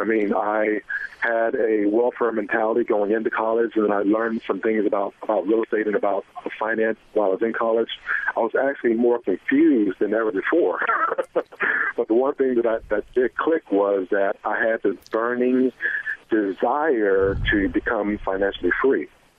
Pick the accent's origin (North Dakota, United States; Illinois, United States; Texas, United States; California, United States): Texas, United States; Houston; I started off being born and raised in Houston, Texas, in an area called Third Ward